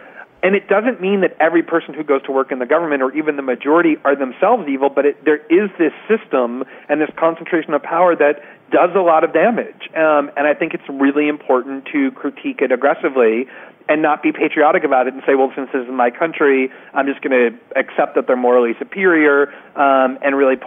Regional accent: United States; now in Brazil; So, you know, look, I'm an American, right?

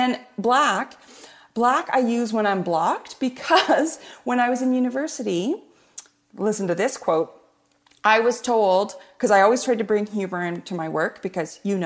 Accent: Canada; it's because I'm Canadian.

